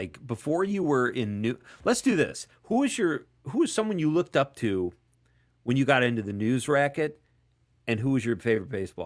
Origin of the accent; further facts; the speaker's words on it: Chicago, Illinois, United States; And as a Cub fan, growing up in Chicago, it was 108 years.